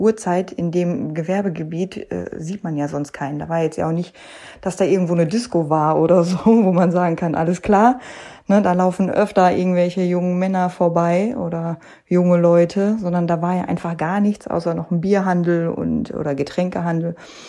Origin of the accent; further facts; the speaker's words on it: North Rhine-Westphalia, Germany; oder die haben halt geschockt, wie man das ja so schön nennt bei uns im Ruhrgebiet, ne?